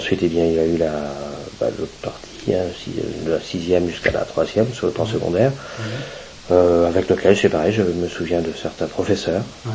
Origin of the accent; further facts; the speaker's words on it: Bressay, France; Je suis né effectivement à Bressay le 8 mai 1962 précisément